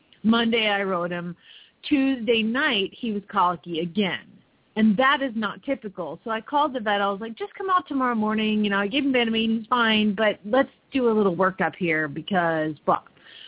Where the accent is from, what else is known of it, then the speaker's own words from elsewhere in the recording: Phoenix, Arizona, United States; from Phoenix, Arizona